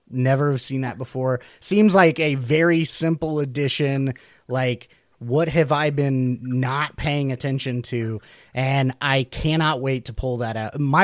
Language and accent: English; Missouri, United States; Growing up where I did a lot of duck hunters in the Midwest, I grew up in Southwest Missouri.